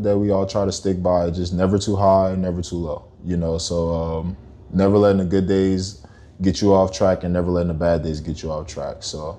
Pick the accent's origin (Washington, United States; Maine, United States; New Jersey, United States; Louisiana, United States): Louisiana, United States; Houma; born there; I was born in Houma, Louisiana.